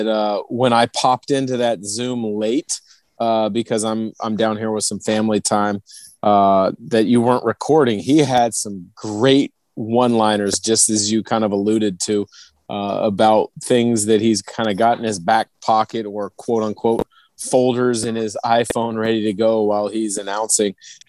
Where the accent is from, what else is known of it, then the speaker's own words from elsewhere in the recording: Portland, Oregon, United States; I grew up in the Portland area, kind of looking up to him